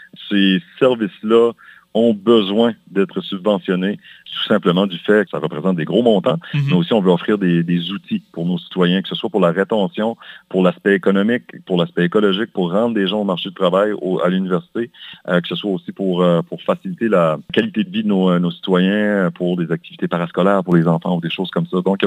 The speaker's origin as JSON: {"language": "French", "region": "Quebec", "country": "Canada", "said": "moi, personnellement, je viens de la région de Paquetteville"}